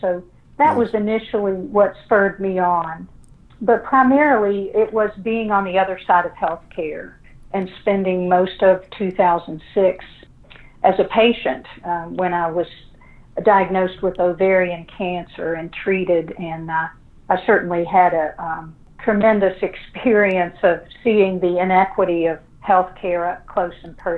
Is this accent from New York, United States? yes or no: no; West Virginia, United States; I grew up in West Virginia, and while we were never poor, both of my parents were from working class homes